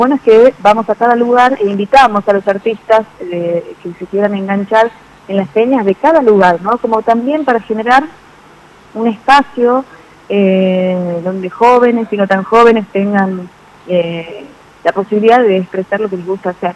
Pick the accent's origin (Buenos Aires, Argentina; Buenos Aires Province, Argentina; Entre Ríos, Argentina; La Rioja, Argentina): La Rioja, Argentina; Chilecito; born there; yo vivo en la capital, pero soy nacida en Chilecito